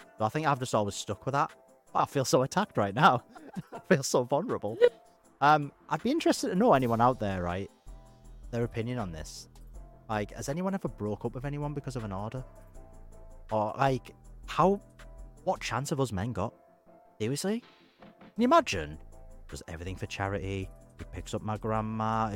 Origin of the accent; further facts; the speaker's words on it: North East England, United Kingdom; I'm from Teesside. I'm pretty culturally unaware. We've got one hill we climb up every year and call it a mountain.